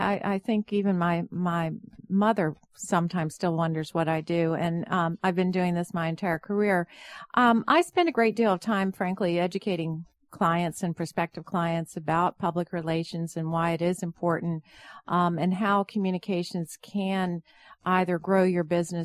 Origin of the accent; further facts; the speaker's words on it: North Carolina, United States; also born or lived in Boston; I'm from North Carolina, but I lived in Boston for a number of years right out of college.